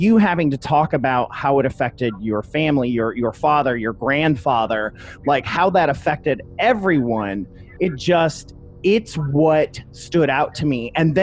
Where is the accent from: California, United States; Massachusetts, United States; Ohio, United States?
Ohio, United States; Toledo; Yeah, I'm from Toledo, Ohio.